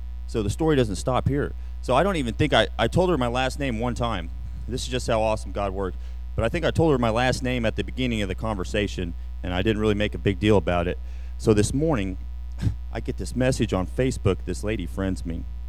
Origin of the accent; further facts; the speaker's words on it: Kansas City, Missouri, United States; hey, you know, we're from Kansas City